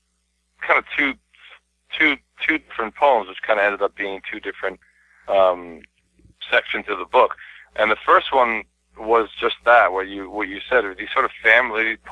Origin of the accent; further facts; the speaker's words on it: United States; born there; I'm 100% Armenian. I was born in America, but I'm 100% Armenian.